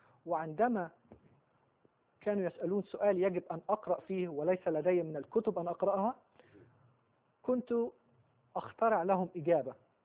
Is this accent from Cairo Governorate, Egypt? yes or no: no; Alexandria, Alexandria Governorate, Egypt; أكبر الأولاد في أسرة مسلمة ملتزمة من مواليد الإسكندرية في مصر، وقد نشأت كما ذكرت في أسرة مسلمة ملتزمة،